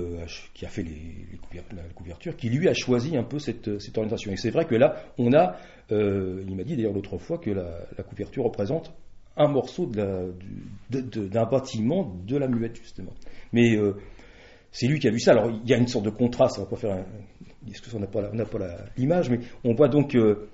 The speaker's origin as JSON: {"language": "French", "town": "Drancy", "region": "Île-de-France", "country": "France", "tie": "born or raised there", "also_born_or_lived": "Paris", "said": "je suis né à Paris, à Belleville, qui a beaucoup changé d'ailleurs depuis que je n'y suis plus. Et ensuite, je suis parti donc vers l'âge de 10 ans à Drancy."}